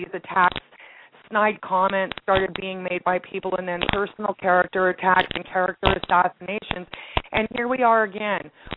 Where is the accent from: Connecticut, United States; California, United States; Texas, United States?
California, United States; for me as a Californian who's been in this since day one